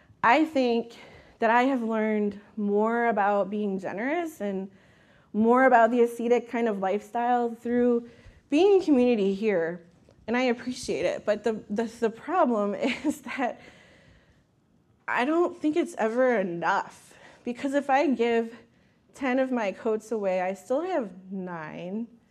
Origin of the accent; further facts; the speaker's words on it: Michigan, United States; because I'm from Michigan. Sometimes I go there in the winter.